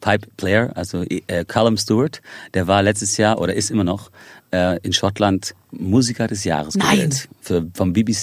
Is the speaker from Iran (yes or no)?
no; Ireland; also born or lived in Spain; Irland ist für mich zu Hause. Also ich meine, ich habe einen irischen und amerikanischen Pass. Ich bin in Spanien geboren, habe aber zu Spanien selber nicht wirklich eine Verbindung